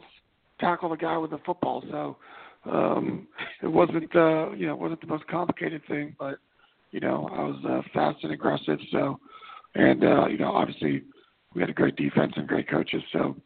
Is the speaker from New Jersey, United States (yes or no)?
no; New York City, New York, United States; also born or lived in Connecticut; Yeah, so I had a great childhood growing up in New York City, and then I had a wonderful experience in high school in Connecticut.